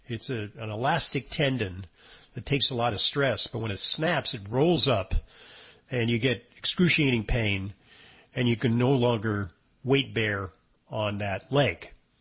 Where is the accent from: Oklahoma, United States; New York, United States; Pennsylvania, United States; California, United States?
New York, United States; because I'm a New Yorker and because I'm a football fan